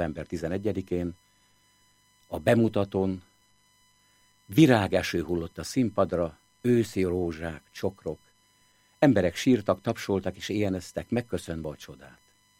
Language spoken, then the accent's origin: Hungarian; Csíktaploca, Harghita, Romania; Én gyermekkoromban, otthon, Csíktaplocán, a Pünkösdi Passióban Pilátust énekeltem bácsikkal, nénikkel.